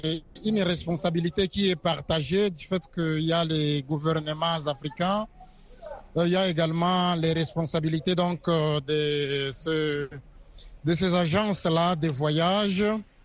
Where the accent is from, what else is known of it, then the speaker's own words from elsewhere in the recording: DR Congo; Non seulement ici, chez nous, en RDC